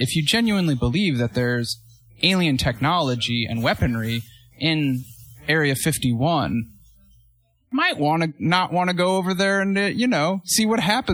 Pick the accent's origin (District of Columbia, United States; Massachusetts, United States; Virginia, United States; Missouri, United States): Missouri, United States; I'm from Missouri. It's the show me state.